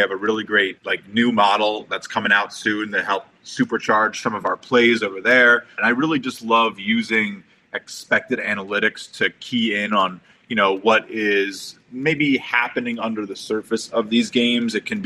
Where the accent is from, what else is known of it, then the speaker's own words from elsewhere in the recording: New York, United States; That's all I'll say as a New Yorker.